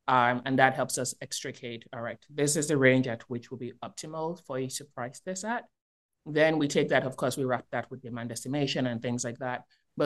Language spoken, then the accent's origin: English; New York, United States; I have lived all over the world, and I'm actually from New York is what I say, but been in Florida for a while now.